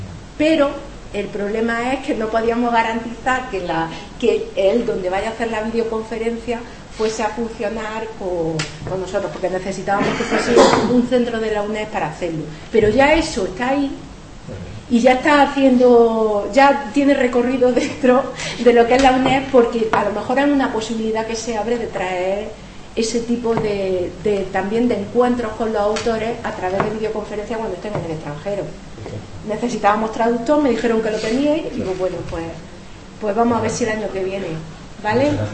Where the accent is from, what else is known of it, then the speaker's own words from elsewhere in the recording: Linares, Andalusia, Spain; yo no me quedo sin preguntarle, como soy de Linares